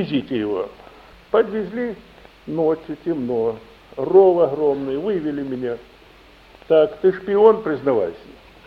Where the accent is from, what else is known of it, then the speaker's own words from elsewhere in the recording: Russia; Я из России.